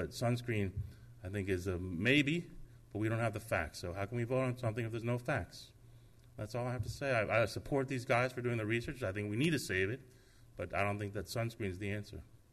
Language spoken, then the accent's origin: English; Miami Beach, Florida, United States; I grew up on Miami Beach, Lenox Avenue. Changed a lot since I was born. I'm going to be 60.